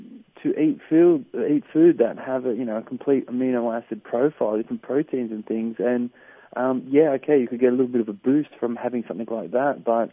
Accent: Australia; Well, I'm an Aussie

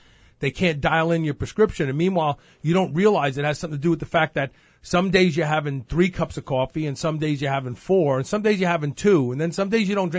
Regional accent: Brooklyn, New York, United States; Look, I'm from Brooklyn. We invented the curse words and then passed them around to all the other places.

